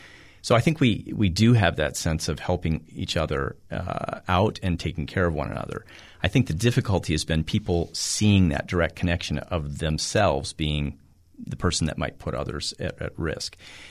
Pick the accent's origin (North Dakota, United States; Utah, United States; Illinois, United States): North Dakota, United States; I grew up in Western North Dakota. I grew up around ranchers and, out in the country.